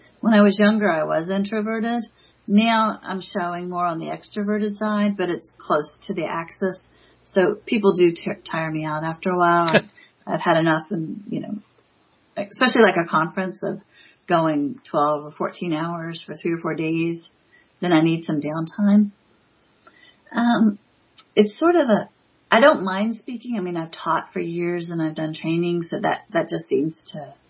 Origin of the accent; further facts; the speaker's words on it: Virginia Beach, Virginia, United States; now in Richmond, United States; We've lived here for 26 years. I grew up in Virginia Beach, and then we moved here.